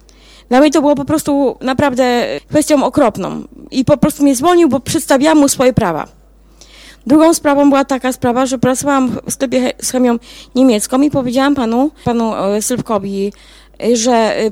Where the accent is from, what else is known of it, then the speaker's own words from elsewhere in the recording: Kielce, Świętokrzyskie Voivodeship, Poland; jestem z Kielc